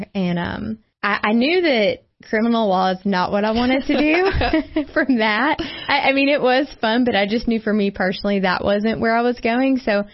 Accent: Mississippi, United States; I'm originally from Mississippi, and my great-grandparents owned a furniture store.

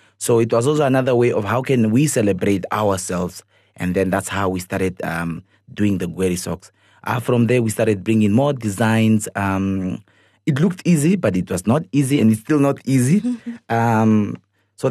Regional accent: Katutura, Khomas, Namibia; I come from Katutura. I understand the people that lives in shacks.

